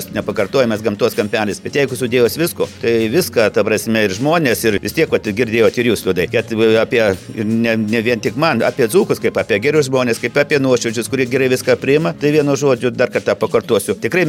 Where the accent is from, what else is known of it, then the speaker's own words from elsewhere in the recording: Alytus, Alytus County, Lithuania; Džiaugiuosi, kad esu alytiškis, kad gyvenu Alytuje